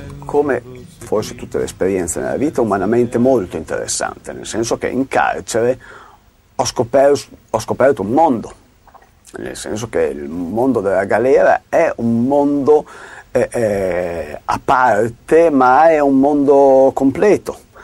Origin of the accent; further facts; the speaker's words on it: Bologna, Emilia-Romagna, Italy; born there; sono nato a Bologna purtroppo 55 anni fa